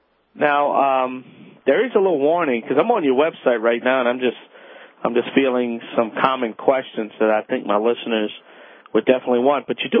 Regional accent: Louisiana, United States; This is Home Talk. … I was green before green was even cool.

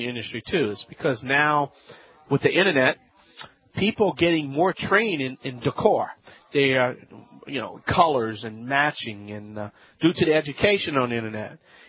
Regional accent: Louisiana, United States; from the Bayou Land. Just remember, I was green before green was even cool.

